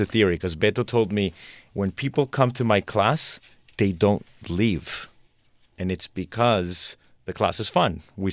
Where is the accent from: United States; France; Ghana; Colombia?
Colombia; born or raised there